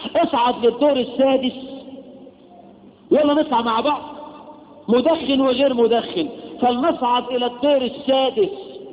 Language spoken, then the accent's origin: Arabic; Egypt; واحنا عندنا في مصر الحريم